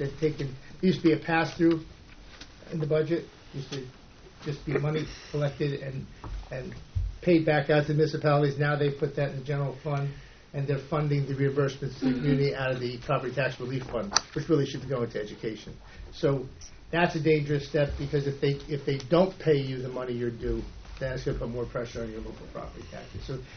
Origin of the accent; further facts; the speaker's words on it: Hackettstown, New Jersey, United States; I was lucky enough to serve in my hometown in Hackettstown for 20 years in local government